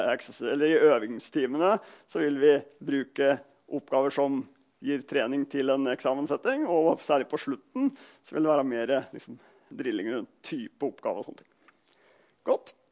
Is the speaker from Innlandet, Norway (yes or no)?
yes; Gaupen, Innlandet, Norway; now in Hamar, Norway; Jeg bor I øyeblikket på Hamar, derfor vikingskipet her. Men jeg kommer fra Gaupen.